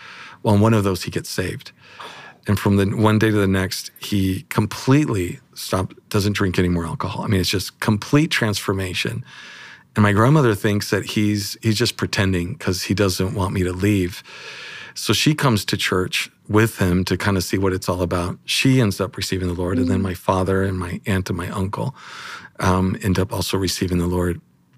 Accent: Las Palmas, Canary Islands, Spain; growing up in Spain, the school that I went to, it was called the American School of Las Palmas.

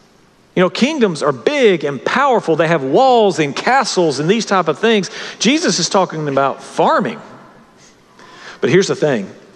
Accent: Southern United States, United States; For us who are raised in the South, this is particularly important.

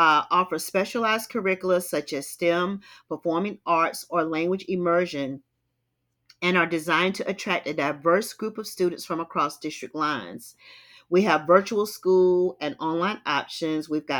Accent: North Carolina, United States; A variety of programs such as private school vouchers in my home state of North Carolina

